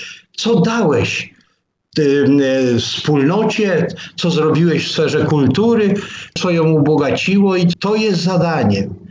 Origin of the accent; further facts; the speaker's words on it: Pomeranian Voivodeship, Poland; Jestem Kaszubą na przykład i kocham swoje Kaszuby. Jestem Polakiem. To nie przeszkadza mi, że jestem Kaszubą, żeby być Polakiem.